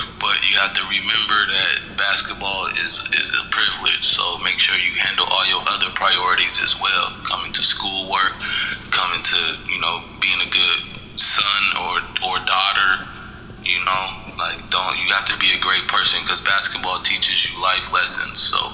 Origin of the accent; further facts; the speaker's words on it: Las Vegas, Nevada, United States; now in Canada; because I'm from Vegas, and coming to Canada, it's a tundra out here